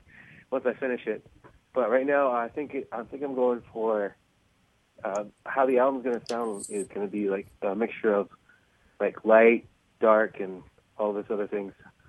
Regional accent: Fort Worth, Texas, United States; Okay, cool. … I'm from Fort Worth.

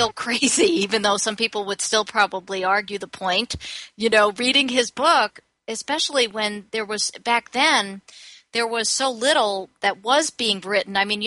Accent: Smithtown, New York, United States; I grew up in Smithtown.

